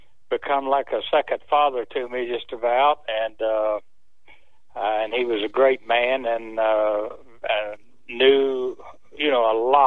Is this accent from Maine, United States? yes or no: no; Jacksonville, Arkansas, United States; Well, Rick, I grew up in Arkansas, just outside of Little Rock, and went to school at a place called Jacksonville.